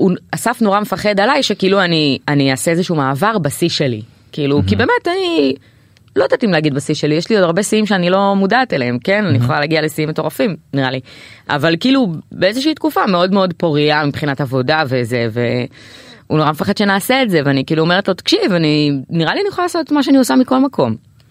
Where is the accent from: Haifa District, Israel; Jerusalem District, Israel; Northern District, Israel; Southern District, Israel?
Haifa District, Israel; Kiryat Motzkin; now in Tel Aviv, Israel; קריית מוצקין.